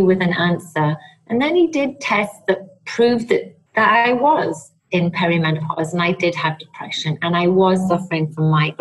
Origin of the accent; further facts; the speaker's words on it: United Kingdom; I'm stoic. You know, I'm British.